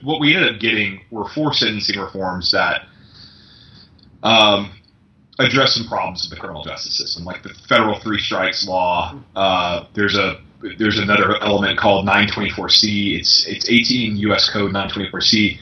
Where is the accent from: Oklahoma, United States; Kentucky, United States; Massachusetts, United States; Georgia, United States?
Georgia, United States; Like Georgia, I mean, my home state has done a lot of criminal justice